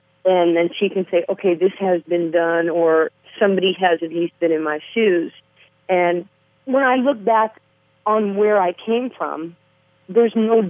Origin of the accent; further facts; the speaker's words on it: Harlem, New York, United States; I grew up playing in Harlem, and, you know, the joke always has been, you know, I'm the blackest white girl that you know, because of my growing up